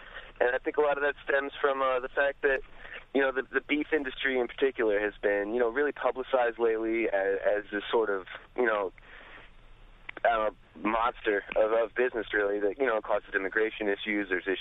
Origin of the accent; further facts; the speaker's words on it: Westchester, New York, United States; I'm a hunter from Westchester. I'm 29 years old. I'm a registered Democrat.